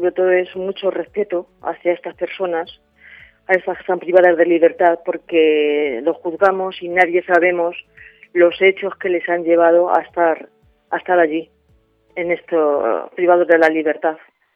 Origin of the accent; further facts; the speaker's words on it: Herencia, Castilla-La Mancha, Spain; Pues de Herencia.